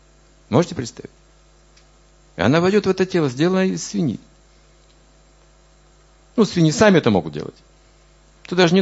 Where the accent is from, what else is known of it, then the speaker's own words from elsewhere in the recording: Russia; born there; В том, что мы родились в России.